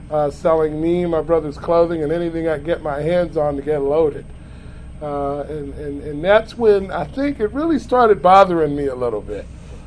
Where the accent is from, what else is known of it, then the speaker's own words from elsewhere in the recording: Los Angeles, California, United States; And I had been involved in that community-based program for a long time, growing up in Watts.